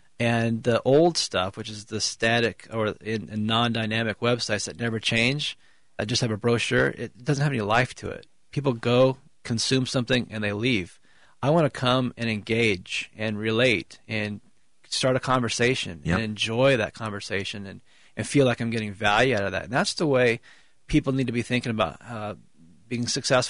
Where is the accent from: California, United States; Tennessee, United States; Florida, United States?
California, United States; Huntington Beach; now in Twin Cities, United States; I'm a Southern California boy living now in the Twin Cities. I grew up in Surf City, USA, Huntington Beach, California.